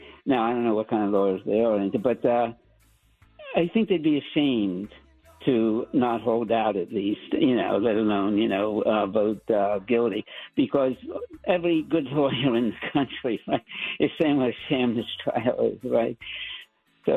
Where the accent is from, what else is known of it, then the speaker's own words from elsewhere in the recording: Philadelphia, Pennsylvania, United States; Yeah, and it was set in my hometown, Philadelphia.